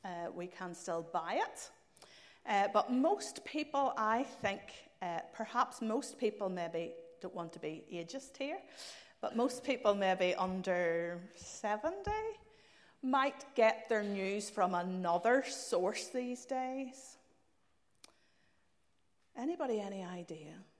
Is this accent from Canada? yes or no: no; Belfast, Northern Ireland, United Kingdom; accent: Belfast; Born and bred in Belfast, couldn't understand the Belfast accent.